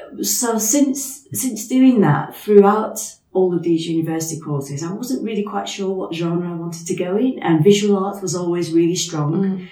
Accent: Blackburn, North West England, United Kingdom; So I'm from Blackburn and I grew up in Blackburn. I don't want to give away my age now, but I grew up in Blackburn in the 70s and through to the 80s.

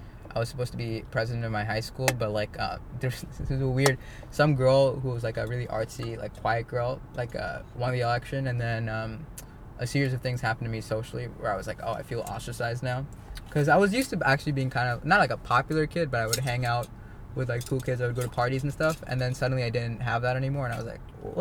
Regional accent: Singapore; also born or lived in India; now in United States; No, English, people speak English in Singapore, that's everyone's first language. But I was born in India. But yeah, English, I learned English first.

